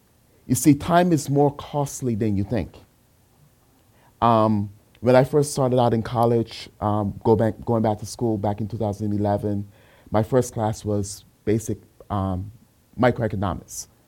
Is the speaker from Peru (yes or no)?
no; Barbados; also born or lived in Brooklyn, New York; I was born in Brooklyn, but if you hear a slight accent, that's because my mom is from Barbados, and that's where I was raised.